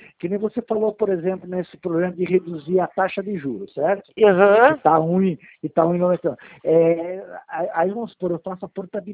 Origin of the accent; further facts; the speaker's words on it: Osasco, São Paulo, Brazil; now in Itatiba, Brazil; Na verdade, eu sou de Osasco. Agora estou morando em Itatiba, né?